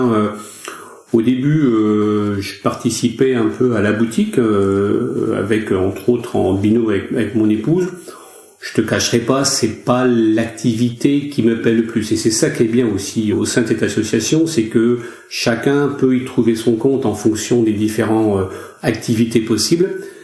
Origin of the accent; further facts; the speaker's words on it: France; ce sont des produits qu'on ne trouve pas chez nous en France